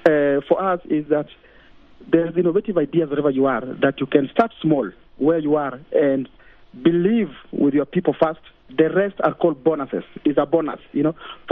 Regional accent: Nairobi, Kenya; So for example, as a kid growing up in Kibera, we used to have iron sheet houses.

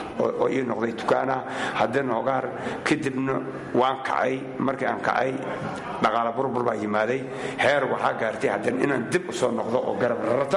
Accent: Qoryooley, Lower Shabelle, Somalia; now in Borama, Somalia; Waxaan ka imaaday gobolka Shabeelle Hoose, gaar ahaan degmada Qoryooley.

